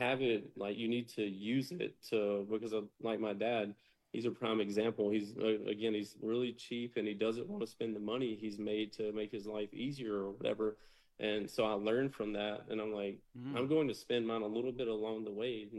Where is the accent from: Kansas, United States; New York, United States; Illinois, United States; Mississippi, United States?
Mississippi, United States; Greenville; fly back to my hometown, Greenville, Mississippi. My mom's there waiting on me to pick me up.